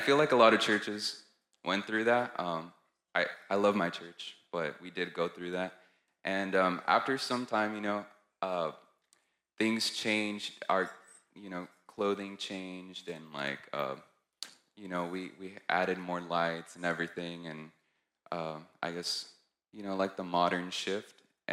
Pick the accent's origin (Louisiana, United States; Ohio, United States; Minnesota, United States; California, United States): California, United States; San Diego; I'm from San Diego, California.